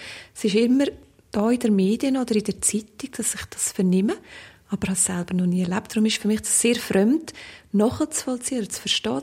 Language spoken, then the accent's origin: German; Switzerland; now in Beijing, China; gerade als Schweizer